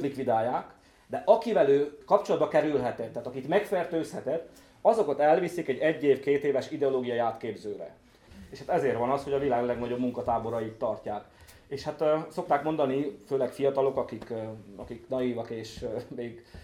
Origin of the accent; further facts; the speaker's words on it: Romania; Én is, mint önök, Ceausescu Romániájában nőttem föl, ráadásul nálunk magyar televízió se volt, mint itt Aradon.